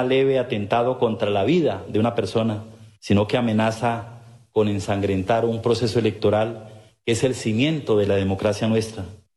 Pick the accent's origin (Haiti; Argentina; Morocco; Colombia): Colombia; Nos duele, como simple colombiano